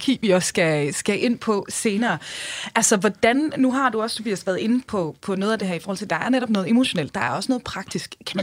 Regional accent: England, United Kingdom; now in Denmark; fordi jeg er vokset op i England

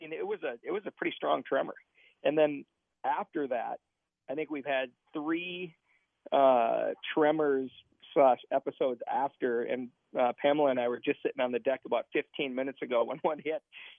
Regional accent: Minnesota, United States; Okay, so I'm from Minnesota. I've never experienced a earthquake ever.

